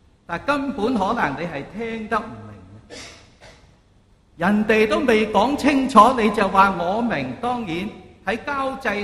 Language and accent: Cantonese; China; 如果大家有留意，我哋中国人造字系好有意思嘅。